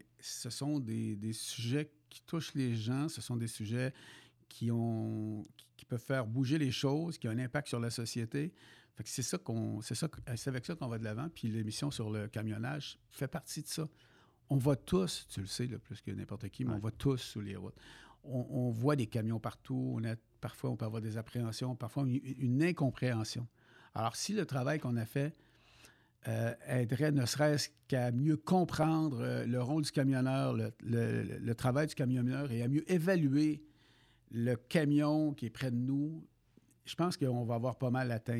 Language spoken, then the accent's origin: French; Quebec, Canada; Je viens de la Côte-Nord, je travaillais à Sept-Îles, Rimouski, à Baie-Comeau, à Québec.